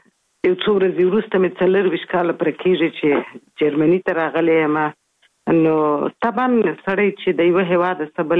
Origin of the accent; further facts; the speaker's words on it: Kabul, Afghanistan; also born or lived in Kandahar; اصلا خو زه زېږېدلې په کندهار کې یم، خو دغه دقیق مې دي نیم کال وم، څلور میاشتې وم، درې میاشتې وم کابل ته تللی وم، میشت شوی یو.